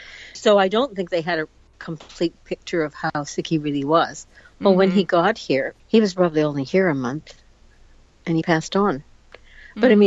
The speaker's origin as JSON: {"language": "English", "country": "Canada", "said": "because I come from Canada and I speak a little bit different"}